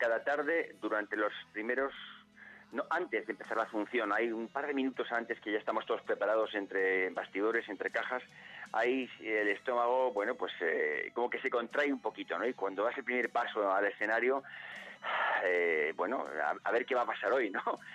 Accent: Madrid, Community of Madrid, Spain; Y con, bueno, y con mi tierra, ¿no? Que es Madrid, ¿no?

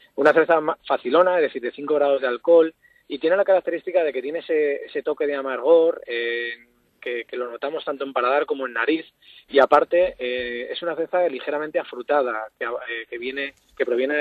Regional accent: Madrid, Community of Madrid, Spain; born there; la chulería, ¿no?, que nos caracteriza a los madrileños, y me considero madrileño porque nací en Madrid

